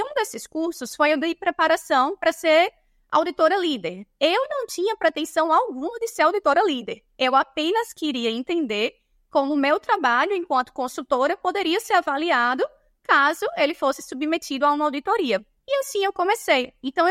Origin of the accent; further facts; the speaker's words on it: Natal, Rio Grande do Norte, Brazil; E pelo meu sotaque, vocês devem ter percebido. Eu sou de Natal, Rio Grande do Norte, sou potiguar